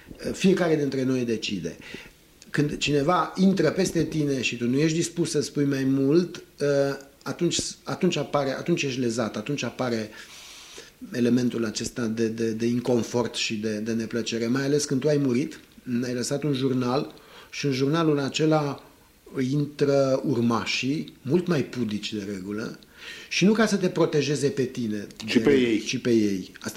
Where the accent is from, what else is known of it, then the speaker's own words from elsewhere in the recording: Romania; Asta nu ține de o însușire a noastră ca români, ține de o însușire a culturii noastre.